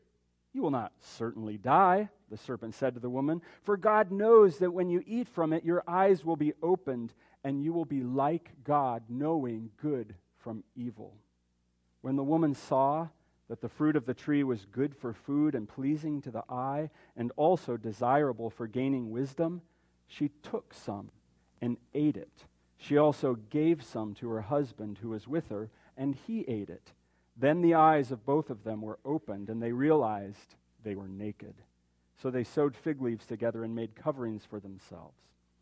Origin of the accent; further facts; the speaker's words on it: Lincoln, United States; now in Bozeman, United States; Yes, I'm from Lincoln, but more recently from Bozeman, where I pastor.